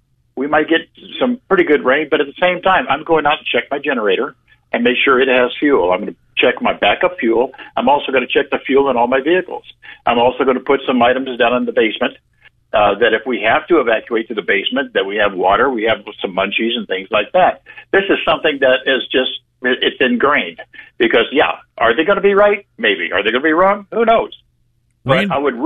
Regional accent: Lancaster, California, United States; I was raised in Lancaster. I lived in Lancaster and raised all in Southern California.

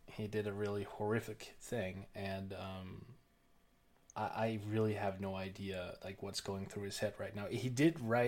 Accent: Oklahoma, United States; you know, I'm from Oklahoma.

